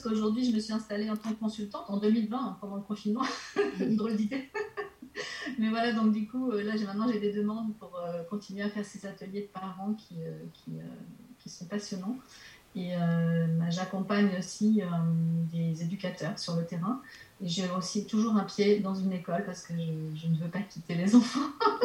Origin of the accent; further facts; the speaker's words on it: France; also born or lived in United States / England; now in Switzerland; j'ai vécu aux États-Unis, en Angleterre, enfin maintenant je suis en Suisse alors que je suis française